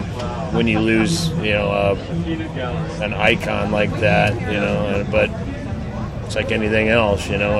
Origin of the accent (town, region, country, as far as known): Omaha, Nebraska, United States